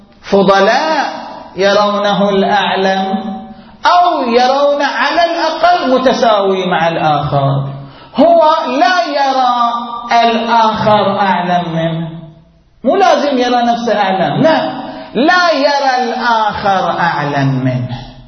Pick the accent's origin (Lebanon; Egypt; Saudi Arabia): Saudi Arabia; Qatif, Eastern Province; قلنا البارحة أن في بلدنا القطيف عينوا 3 من المراجع